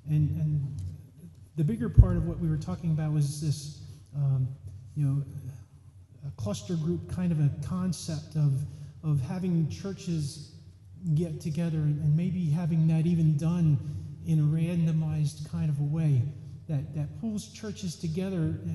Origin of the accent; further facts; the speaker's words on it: Finland; from Finland.